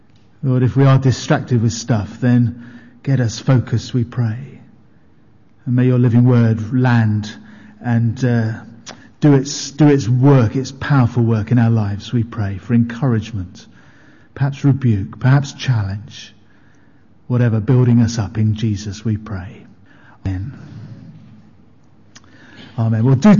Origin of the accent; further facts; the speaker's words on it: Chelmsford, East of England, United Kingdom; born there; if I say I was born in Chelmsford, so what?